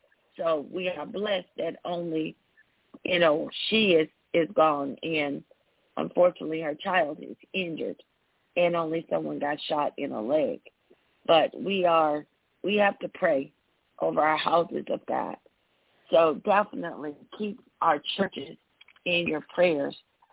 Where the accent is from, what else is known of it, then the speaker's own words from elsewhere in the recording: Midwest, United States; I am a Midwesterner, and I can say that the Chiefs won all right now.